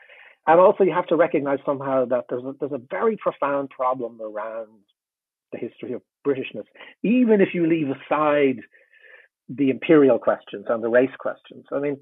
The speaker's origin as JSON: {"language": "English", "country": "Ireland", "said": "like, I'm in Ireland, I'm Irish."}